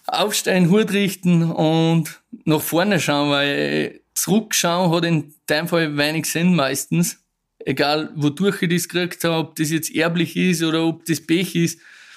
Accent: Austria; bei uns im Salzkammergut

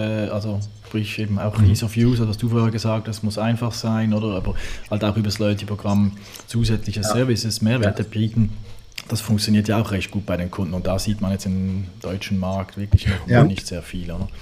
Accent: Switzerland; Ich bin ja Schweizer.

